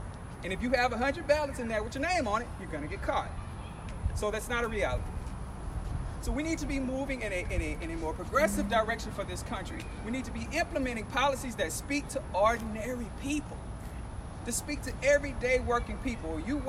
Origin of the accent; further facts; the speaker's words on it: Baton Rouge, Louisiana, United States; I grew up in Baton Rouge my entire life. I had the privilege of attending LSU where I earned 2 degrees.